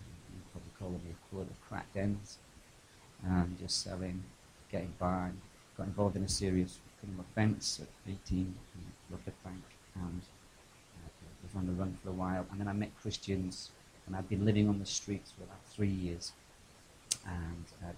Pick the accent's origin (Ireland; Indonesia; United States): Ireland; accent: English; So I'm Irish, actually, despite the English accent.